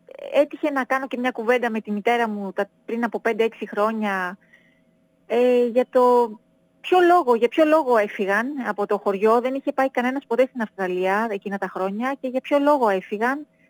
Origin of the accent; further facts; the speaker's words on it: Thessaloniki, Central Macedonia, Greece; και στη γειτονιά που ζούσα στη Θεσσαλονίκη και στο χωριό μου πάρα πολύ, όλα τα καλοκαίρια